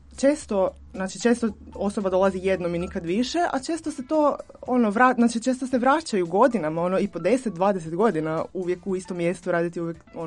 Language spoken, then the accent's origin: Croatian; Umag, Istria County, Croatia; ja sam s mora, znači ja sam iz Umaga, što je u Istri, na ono, turistički grad na obali. I imam cijeli život taj doticaj s turizmom, znači rođena sam u turizmu, u obitelji koja se bavi turizmom